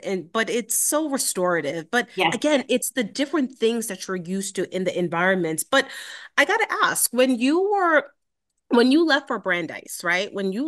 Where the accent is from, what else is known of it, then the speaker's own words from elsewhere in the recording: New York City, New York, United States; I grew up in the Bronx, and I always had like so the city was integral to sort of my upbringing